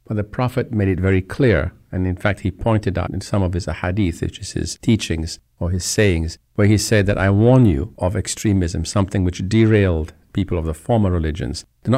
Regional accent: England, United Kingdom; The old proverb, which I grew up with in England

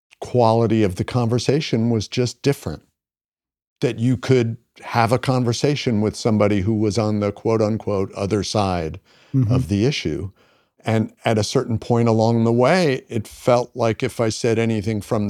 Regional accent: United States; I'm an American, so there's always a certain amount of rugged American individualism involved.

